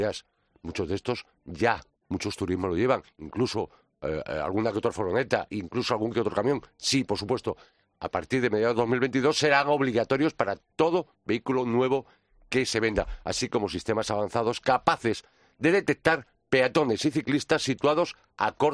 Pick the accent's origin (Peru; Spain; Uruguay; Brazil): Spain; Pontevedra, Galicia; Y Pontevedra es mi tierra natal